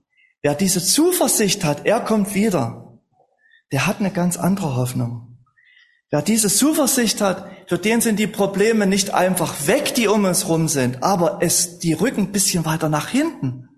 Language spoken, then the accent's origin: German; Halle, Saxony-Anhalt, Germany; Oder ich bin in Halle-Saale aufgewachsen. Das ist meine Heimatstadt.